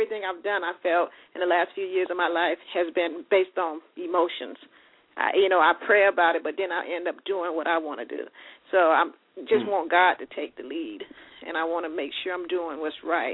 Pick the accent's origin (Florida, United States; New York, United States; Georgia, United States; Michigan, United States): Florida, United States; now in California, United States; I'm originally from Florida. You know, but of course I live in California. I've been out here about 10 years